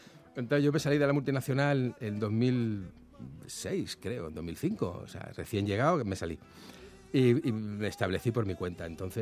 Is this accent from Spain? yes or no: yes; Andalusia, Spain; now in Madrid, Spain; me siento andaluz tanto como me siento madrileño, porque he pasado la mitad de mi vida en un sitio y la mitad en otro. Pero decidí que Madrid era mi lugar. Y ahora soy ciudadano madrileño aquí, a mucha honra, empadronado aquí en los Madriles.